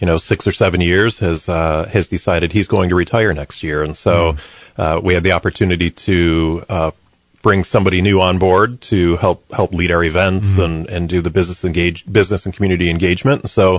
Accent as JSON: {"language": "English", "town": "Bay City", "region": "Michigan", "country": "United States", "tie": "born or raised there", "said": "And I grew up in Bay City, and every year in Bay City, there were guys who would get stuck on the ice floe and have to get rescued by the Coast Guard every single year."}